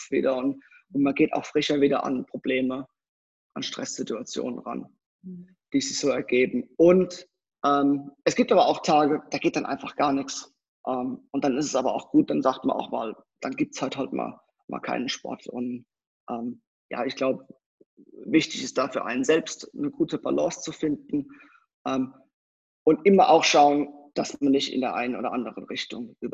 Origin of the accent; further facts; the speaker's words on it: Mannheim, Baden-Württemberg, Germany; moved away as an adult; now in Switzerland; bin 41 Jahre alt. Ich lebe seit etwas mehr als 11 Jahren jetzt in der Schweiz. Bin geboren in Deutschland, komme gebürtig aus Mannheim. Eigentlich bin vor etwa 11 Jahren in die Schweiz gekommen.